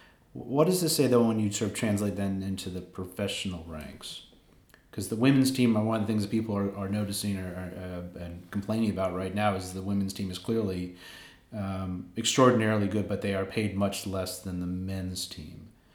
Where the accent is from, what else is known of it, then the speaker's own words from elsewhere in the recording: United States; I'm a very parochial. I'm an American.